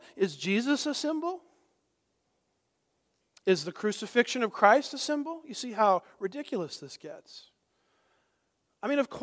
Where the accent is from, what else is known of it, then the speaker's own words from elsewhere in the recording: California, United States; I'm from Southern California. There's nothing that got my attention to God faster than an earthquake, which we had several of them.